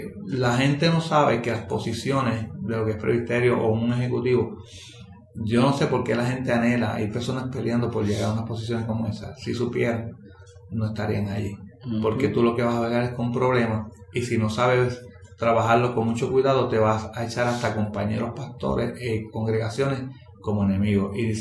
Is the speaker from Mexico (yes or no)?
no; Juana Díaz, Puerto Rico; yo lo que quería era que la gente en Juana Díaz, en mi pueblo, viera muchos